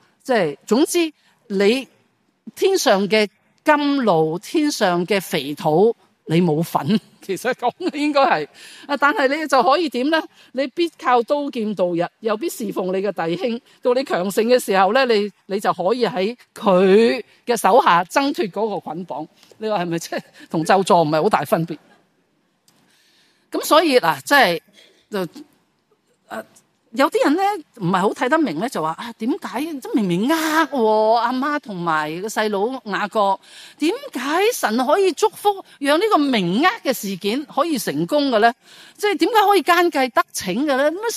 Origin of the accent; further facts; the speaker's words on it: Guangdong, China; 我哋广东人都有句俗语的